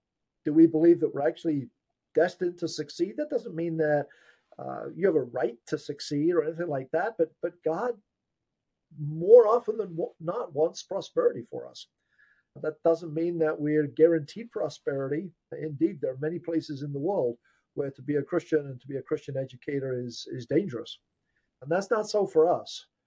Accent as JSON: {"language": "English", "region": "England", "country": "United Kingdom", "tie": "born or raised there", "said": "And I grew up in England, so my accent is a complete mess"}